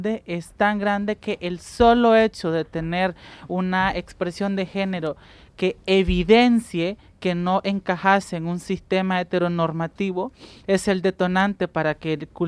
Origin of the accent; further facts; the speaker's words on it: Nicaragua; soy una persona transgénero, soy nicaragüense, tengo 29 años